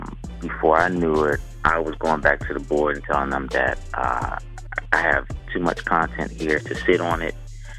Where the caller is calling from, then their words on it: Los Angeles, California, United States; I'm actually calling from Los Angeles, California. That's where I reside.